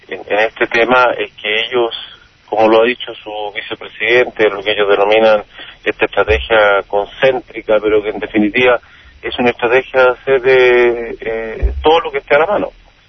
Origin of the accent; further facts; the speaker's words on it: Chile; como los chilenos entendemos que son las cosas